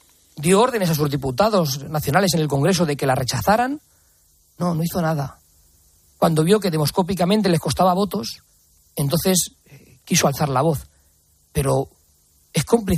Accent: Castilla-La Mancha, Spain; y ya no representa al conjunto de los castellano-manchegos con una actitud muy alejada de lo que es mi tierra.

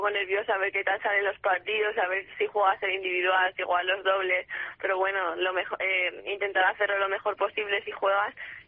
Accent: Caspe, Aragon, Spain; Sí, yo soy de Caspe.

